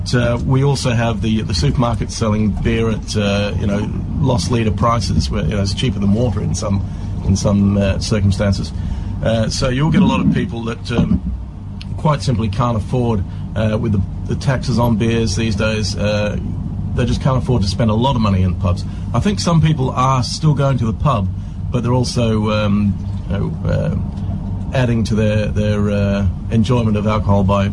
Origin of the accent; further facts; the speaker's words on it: Australia; now in United Kingdom; to my mind as an Australian, it's over catering.